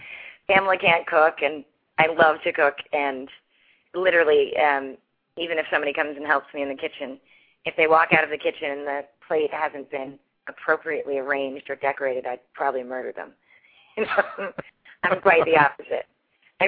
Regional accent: Ireland; I keep saying I'm Irish, but it's true. I'm very Irish and social.

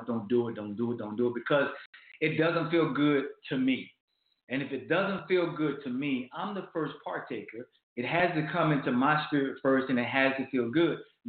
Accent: Lakeland, Florida, United States; Man, you're from Lakeland, Florida. That's my hometown, man.

